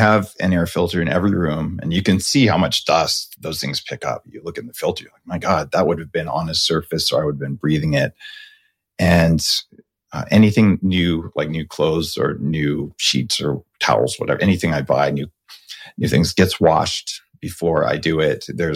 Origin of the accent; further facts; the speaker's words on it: New Mexico, United States; So interesting. I grew up in New Mexico.